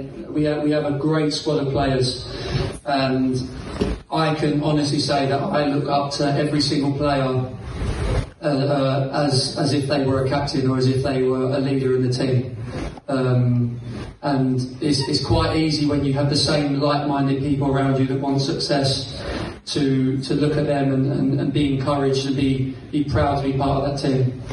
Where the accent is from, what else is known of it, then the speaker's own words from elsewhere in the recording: Bromley, London, United Kingdom; I'm from Bromley as well